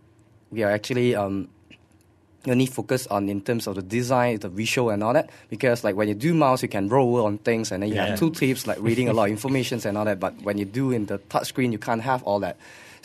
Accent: Malaysia; oh, we are Malaysian and we just make game for our country and all that.

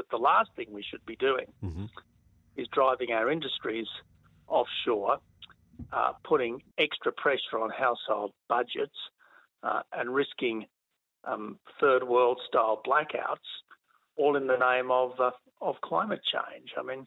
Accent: Australia; as an Australian who has lots of friends of Chinese background in Australia

